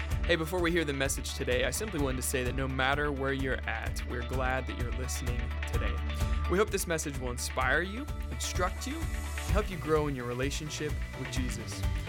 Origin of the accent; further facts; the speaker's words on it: Kansas, United States; I'm from Kansas. Kansas City is my team. Not a bandwagon. Grew up in Kansas.